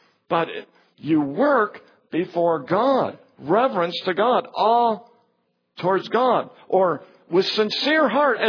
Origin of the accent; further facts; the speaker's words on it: Salem, Oregon, United States; My dad was a nurseryman. I grew up outside of Salem, Oregon.